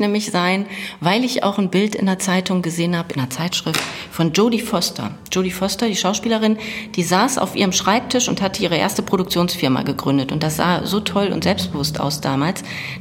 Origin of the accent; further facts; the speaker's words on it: Oberhausen, North Rhine-Westphalia, Germany; born there; also offiziell, bin ich in Oberhausen geboren.